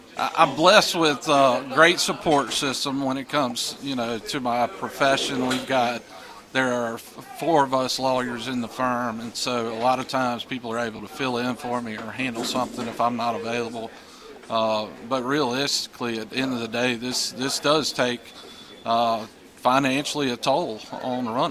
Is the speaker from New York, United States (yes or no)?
no; Greenville, South Carolina, United States; I was born and raised in Greenville. My dad was a cop, worked for the Greenville County Sheriff's Department.